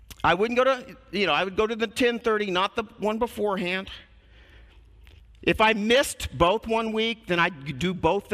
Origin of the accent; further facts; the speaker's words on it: Danville, Illinois, United States; I went back to my hometown of Danville, Illinois. Danville is in a bowl.